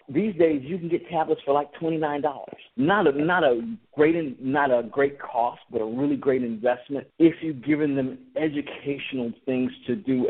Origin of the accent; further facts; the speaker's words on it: Mississippi, United States; Well, I grew up in Mississippi, and I've listened to country.